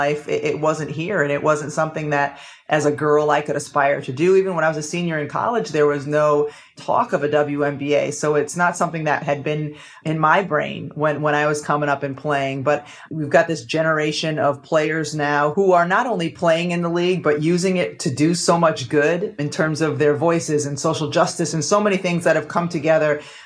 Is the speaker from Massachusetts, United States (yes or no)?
yes; Massachusetts, United States; I grew up in Massachusetts. When I was a kid, I was a huge Celtics fan.